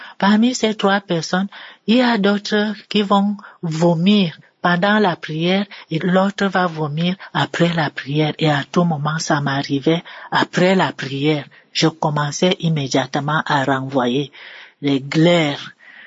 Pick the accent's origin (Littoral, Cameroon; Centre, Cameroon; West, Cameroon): Centre, Cameroon; Yaoundé; Je suis une Camerounaise vivant à Yaoundé.